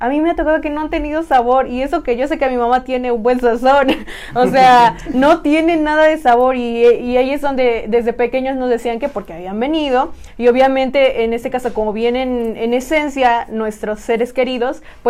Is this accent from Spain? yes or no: no; Tepeaca, Puebla, Mexico; al menos en el lugar de donde yo vengo, que soy en este caso de Tepeaca. Ahí hacen carnavales